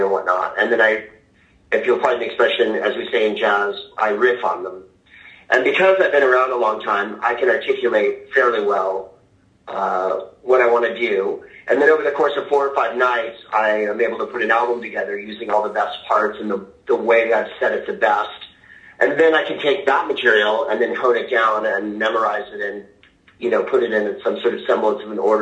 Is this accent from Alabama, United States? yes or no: no; San Francisco, California, United States; I've been doing the albums in San Francisco, which is kind of my hometown and my home base. I don't live there anymore, but it's certainly a place that I love and lived a long time.